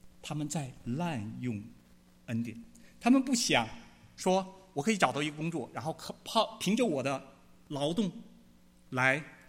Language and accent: Chinese; China; 如果我们是中国大陆长大的那一代，我们这一代